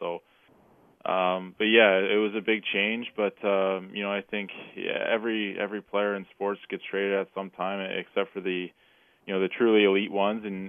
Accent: Canada; I'm a Canadian kid, and I played kind of my whole life in Canada.

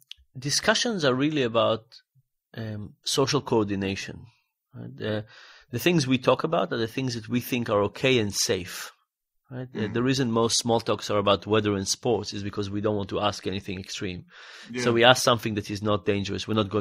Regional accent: Israel; I grew up in Israel.

